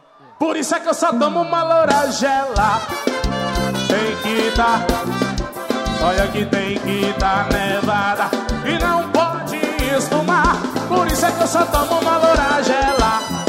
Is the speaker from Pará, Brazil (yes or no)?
no; Ceará, Brazil; Eu sou cearense, mas eu tô invadindo o Piauí.